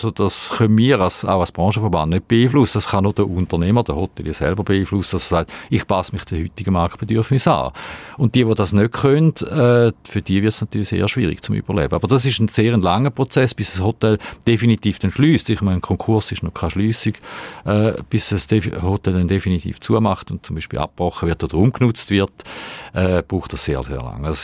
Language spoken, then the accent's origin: German; Switzerland; wir sind keine Österreicher, wir sind Schweizer, das ist so.